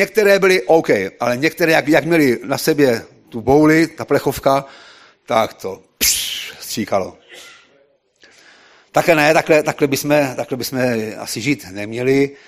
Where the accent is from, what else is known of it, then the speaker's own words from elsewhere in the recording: Bohemia, Czechia; vysvětluje, že jsme z Čech, že jsme sem přijeli pomoct těm uprchlíkům